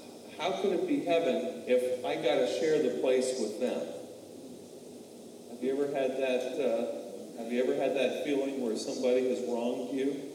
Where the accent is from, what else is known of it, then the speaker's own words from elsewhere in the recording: New York, United States; I'm a New Yorker. My idea of survival is to order in Chinese food.